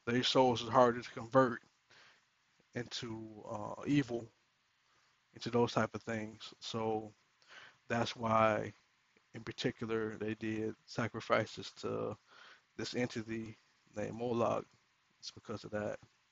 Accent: Ohio, United States; Back in my hometown of Ohio, in Cincinnati, I'm not from Cincinnati

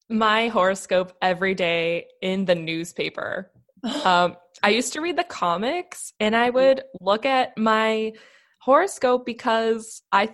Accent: Maryland, United States; now in Los Angeles, United States; And I grew up in Maryland, and every time we'd go home, I'd be like, why are we here, though?

